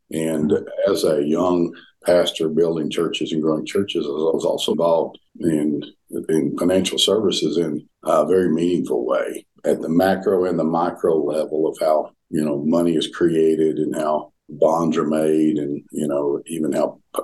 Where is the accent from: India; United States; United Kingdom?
United States; the South; accent: Southern; they let me in because of my Southern accent.